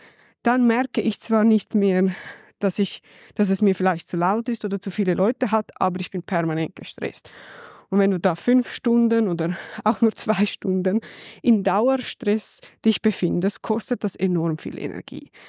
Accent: Zurich, Switzerland; ich habe in Zürich gelebt und ich bin in Zürich aufgewachsen und es ist eine coole Stadt, also ich liebe Zürich.

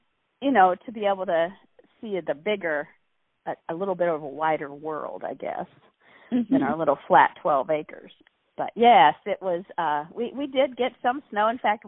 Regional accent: Canfield, Ohio, United States; also born or lived in Youngstown; I was born in Youngstown, Ohio. My parents had moved there from Marietta, well, quite a little while ago now. and we lived there for not too very long. My dad worked in a steel mill in Youngstown, but we eventually moved out to Canfield

